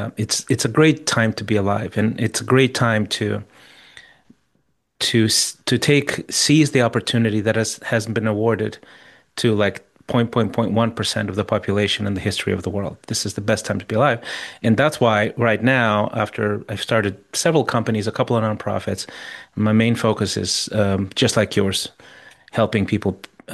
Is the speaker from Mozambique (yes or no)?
yes; Mozambique; So I grew up in Africa, Southeast Africa.